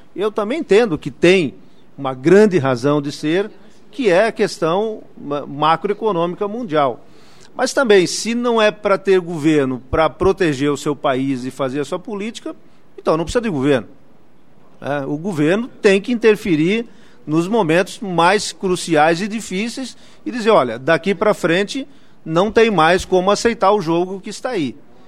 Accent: Rio Grande do Sul, Brazil; eu sou gaúcho

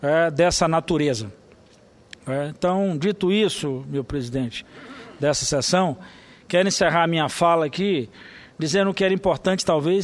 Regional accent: Bahia, Brazil; algo que eu discutia essa semana lá no meu estado

